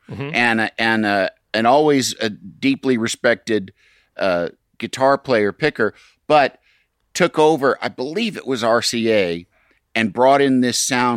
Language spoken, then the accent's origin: English; Yorkville, Illinois, United States; I grew up in the Midwest, in Illinois, but in rural Illinois, which is as much about Chicago, a town called Yorkville.